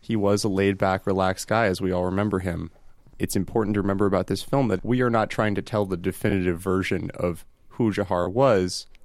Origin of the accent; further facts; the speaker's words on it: Boston, Massachusetts, United States; We're from Boston.